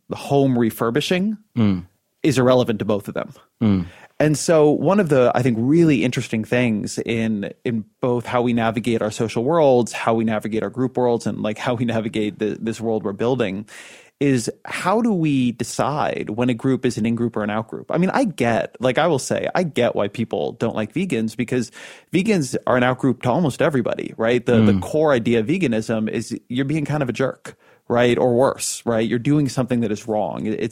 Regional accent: California, United States; like I'm a Californian and I like Apple computers, right?

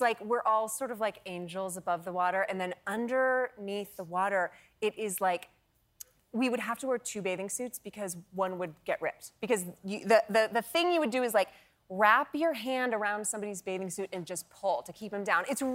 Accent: California, United States; So I grew up in California.

